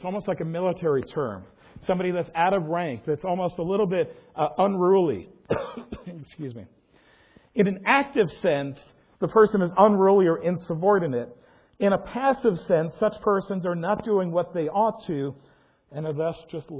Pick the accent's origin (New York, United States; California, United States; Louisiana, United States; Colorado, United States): New York, United States; New York City; See, I grew up in New York City, land known for growing sensitive, kind, patient people.